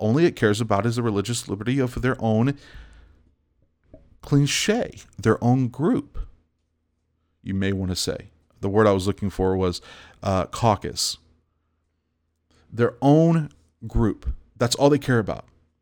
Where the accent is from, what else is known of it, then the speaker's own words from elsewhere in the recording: the South, United States; I mean, I'm from the South, but I got friends from the North.